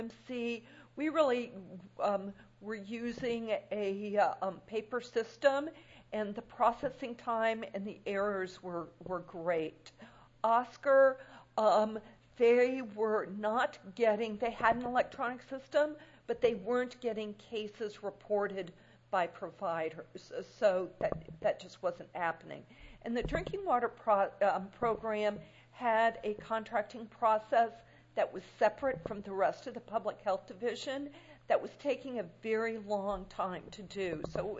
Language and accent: English; Oregon, United States; I'm from Oregon.